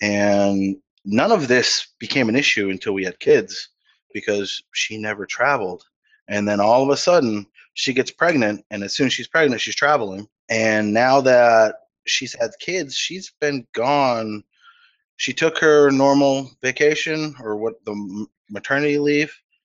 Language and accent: English; Cape Cod, Massachusetts, United States; now in Texas, United States; See, I'm from Massachusetts. Yeah. We're both from a place called Cape Cod. I live in Texas now because that's where the government placed us.